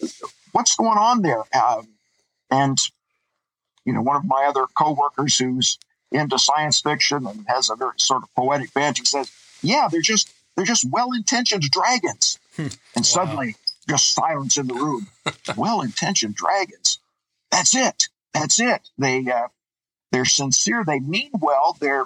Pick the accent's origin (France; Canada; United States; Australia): United States; Denver, Colorado; also born or lived in St. Paul, Minnesota; now in Chicago, United States; I was raised in Denver, graduated high school, went to Bethel College in St. Paul, Minnesota. And then got a job in Chicago in publishing.